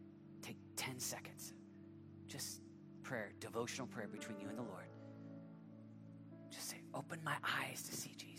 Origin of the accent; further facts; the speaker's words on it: Oklahoma, United States; Sorry, use the word ain't. I'm from Oklahoma. Sometimes some of that language comes out.